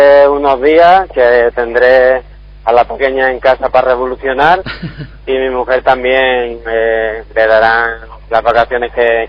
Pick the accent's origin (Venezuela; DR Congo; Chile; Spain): Spain; Andalusia; accent: neutral; me suelen decir que tengo un acento y un tono bastante neutro, que de Andalucía conservo poco, pero bueno, luego en privado sí que algún destello suelto.